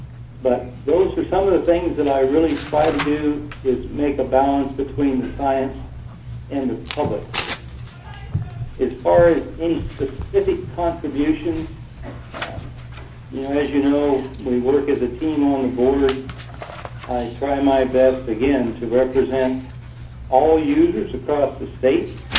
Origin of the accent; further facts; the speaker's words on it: Wyoming, United States; moved away as an adult; I was raised in Wyoming, where I went to school at the University of Wyoming.